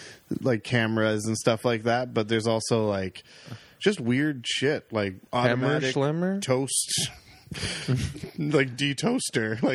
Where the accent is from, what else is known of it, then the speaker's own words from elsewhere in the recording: Oakville, Ontario, Canada; Oakville.